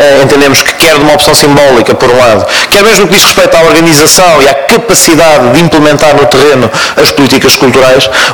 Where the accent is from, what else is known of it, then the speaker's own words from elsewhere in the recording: Portugal; algo que de facto nos deve mobilizar enquanto portugueses